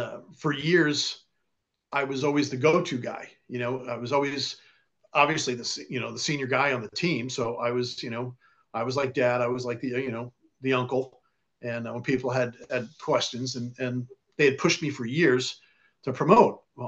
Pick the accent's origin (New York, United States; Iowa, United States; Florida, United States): New York, United States; I was born and raised in New York, married. I've got two kids, you know, a dog, and I'm living the good life.